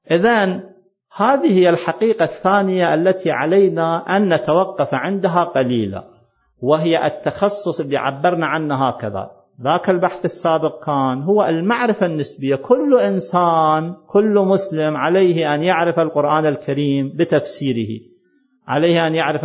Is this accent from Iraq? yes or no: yes; Iraq; إيش قد من العلماء عندنا في العراق